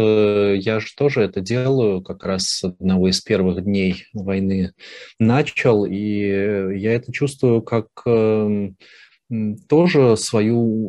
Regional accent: Russia; за счет того, что я россиянин, но долгое время работал в и с Украиной

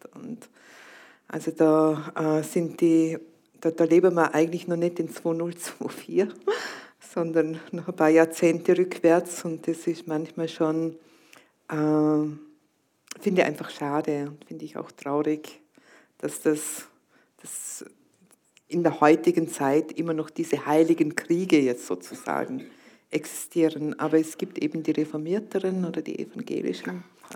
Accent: Vorarlberg, Austria; ich komme ja aus Vorarlberg und das ist wirklich erzkatholisch und ganz, ganz konservativ.

